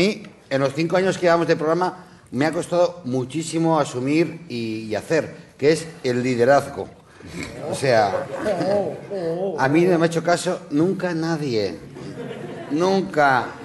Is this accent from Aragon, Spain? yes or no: yes; Aragon, Spain; Yo soy de Aragón, ¿vale? Y pongo el acento...